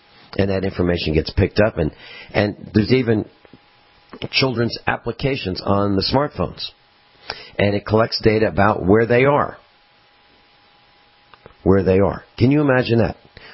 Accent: East Coast, United States; When I was growing up on the East Coast, I lived in a neighborhood, and each family had about 1 acre of land.

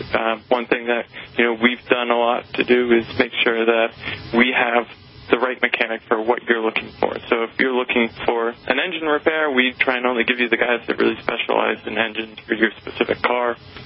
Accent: Nantucket, Massachusetts, United States; I am from Massachusetts. I'm a native of Nantucket Island.

